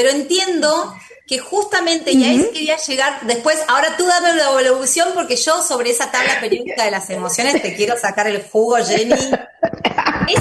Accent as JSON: {"language": "Spanish", "country": "Argentina", "said": "ahí ya te hablo como argentina"}